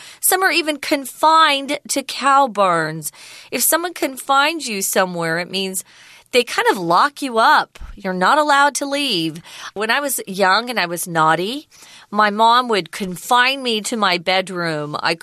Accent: United States; Both of us as well, Tom and I come from America, again, very highly developed.

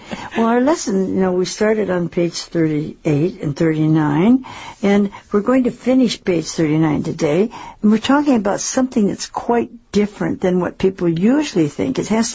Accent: Seattle, Washington, United States; And I came from Seattle, and we always had a cow, and we had milk and fresh milk.

